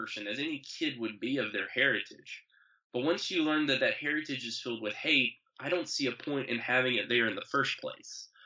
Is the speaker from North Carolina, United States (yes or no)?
yes; Statesville, North Carolina, United States; I wrote my book about growing up in Statesville.